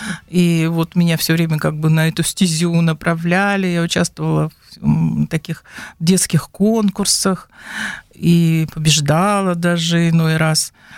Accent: Angarsk, Irkutsk Oblast, Russia; born there; Я родилась в городе Ангарске Иркутской области очень давно, 60 лет назад почти что.

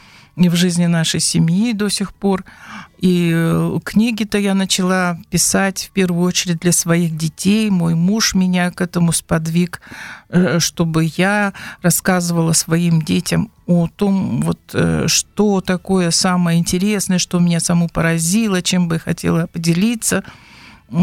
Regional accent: Angarsk, Irkutsk Oblast, Russia; born there; Я родилась в городе Ангарске Иркутской области очень давно, 60 лет назад почти что.

